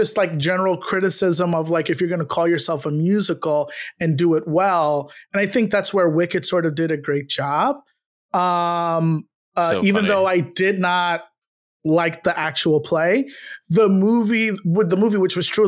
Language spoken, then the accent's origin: English; New York City, New York, United States; because I'm from New York City, so to go to an actual Broadway show was impossible.